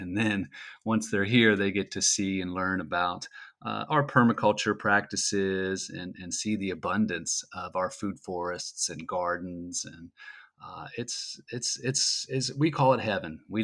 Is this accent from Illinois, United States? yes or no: no; Frederick, Maryland, United States; I'm from Frederick, Maryland, and I'm living here just north of downtown.